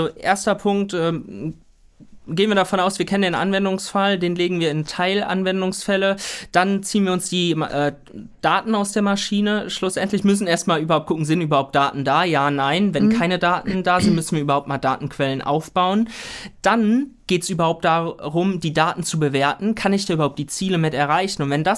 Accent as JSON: {"language": "German", "region": "North Rhine-Westphalia", "country": "Germany", "tie": "born or raised there", "said": "Erstmal, ja, ich komme aus Südwestfalen. Ja. So, ich bin da groß geworden, ich habe da studiert"}